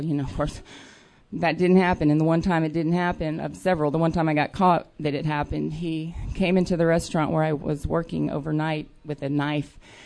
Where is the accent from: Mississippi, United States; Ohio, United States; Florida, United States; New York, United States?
New York, United States; I'm from New York. My parents divorced.